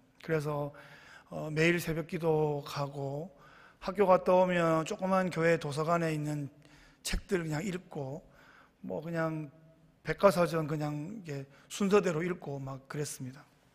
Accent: Daegu, South Korea; 저는 어렸을 때 대구 이제 달동네에 살다가 아버지께서 이제 시골 목회로 들어가시면서 대구에서 한 시간 정도 떨어진 깡시골로 들어갔습니다.

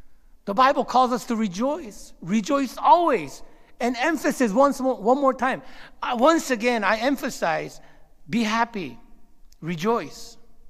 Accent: Monterey, California, United States; I grew up in Monterey, California. I went to a school called Fitch Junior High, which was inside the military base, 7th Infantry Division.

